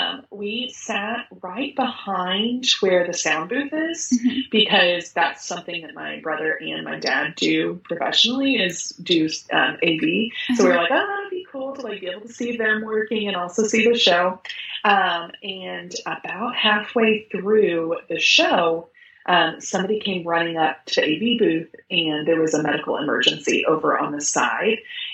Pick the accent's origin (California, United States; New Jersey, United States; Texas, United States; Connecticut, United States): Texas, United States; we're from Texas, so we're very particular about barbecue